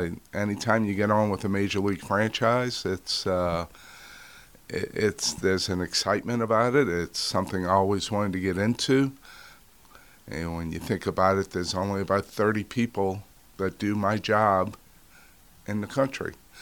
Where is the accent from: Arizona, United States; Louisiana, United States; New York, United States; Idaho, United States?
Louisiana, United States; New Orleans; moved away as an adult; No, I born and raised in New Orleans.